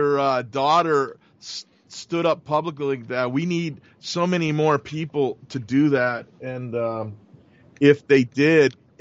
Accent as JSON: {"language": "English", "town": "Milwaukee", "region": "Wisconsin", "country": "United States", "tie": "born or raised there", "said": "I'm born and raised in the Midwest, Milwaukee, Wisconsin."}